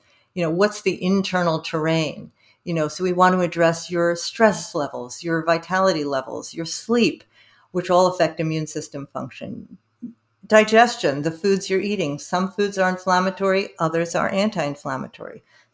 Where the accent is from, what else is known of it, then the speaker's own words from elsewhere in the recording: New York, United States; And I grew up in New York and I had terrible hay fever and allergy to cats.